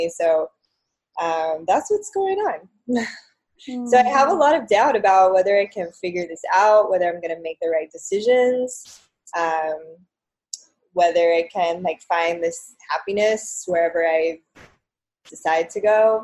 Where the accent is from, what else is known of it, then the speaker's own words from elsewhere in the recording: South Carolina, United States; also born or lived in New York; I had lived here for 7 years, and I decided I was going to move back to my hometown in South Carolina